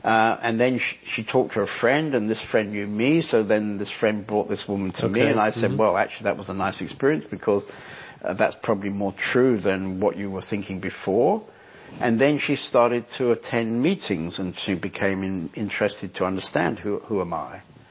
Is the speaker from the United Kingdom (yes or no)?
yes; England, United Kingdom; because I'm English, the weather, you know.